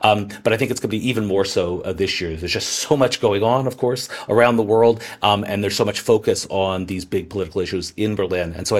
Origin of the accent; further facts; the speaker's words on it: Canada; I'm Canadian